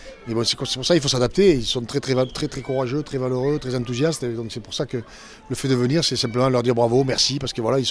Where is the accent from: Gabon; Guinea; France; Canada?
France; Rodez, Occitanie; born there; puisque je suis né à Rodez, j'ai donc atterri à Rodez, ça me fait toujours quelque chose, même si j'y ai pas grandi, j'y suis simplement né